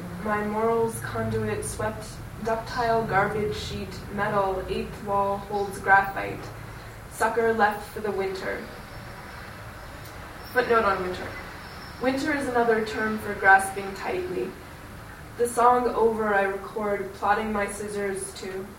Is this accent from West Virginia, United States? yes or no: yes; Shepherdstown, West Virginia, United States; I, as a teacher, am from West Virginia. Shepherdstown.